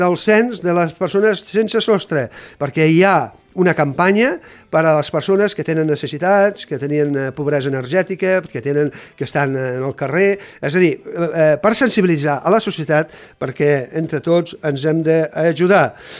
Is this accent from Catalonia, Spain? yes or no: yes; L'Aleixar, Catalonia, Spain; jo sóc fill de l'Aleixà